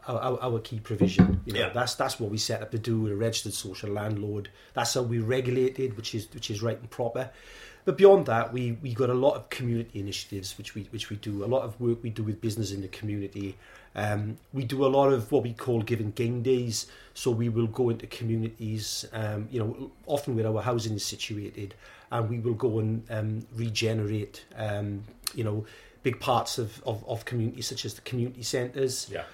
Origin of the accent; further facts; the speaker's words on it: Penrhiwceiber, Wales, United Kingdom; I'm from Penrhyn in the Cannon Valley. I'm a proud Khyber boy.